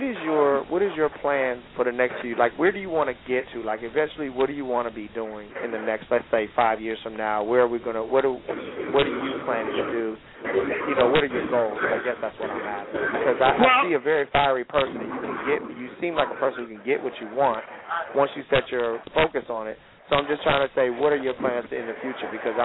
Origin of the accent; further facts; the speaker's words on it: Detroit, Michigan, United States; I grew up and born and raised in Detroit, and for me, you know, being across the street from Motown, you know, most of my life, my mother worked over there